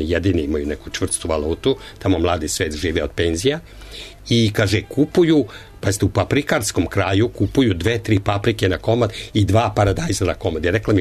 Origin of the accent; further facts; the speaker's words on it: Belgrade, Serbia; born there; ja sam rođen u Beogradu